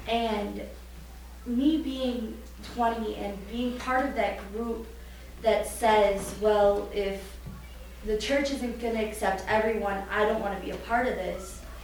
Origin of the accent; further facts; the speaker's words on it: Milwaukee, Wisconsin, United States; I'm from Milwaukee, Wisconsin.